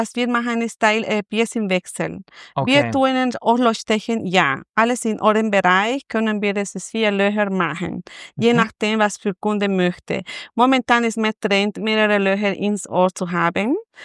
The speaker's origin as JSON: {"language": "German", "region": "La Paz", "country": "Bolivia", "lives_now": "Austria", "said": "Also ich komme aus Bolivien, genau aus La Paz, auf 4000 Meter hoch. Ich bin schon fast 20 Jahre da in Österreich"}